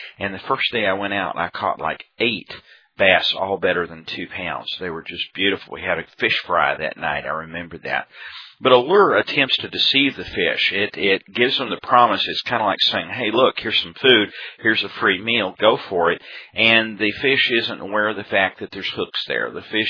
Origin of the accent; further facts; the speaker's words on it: Texas, United States; the old country and western songs that I grew up with out in West Texas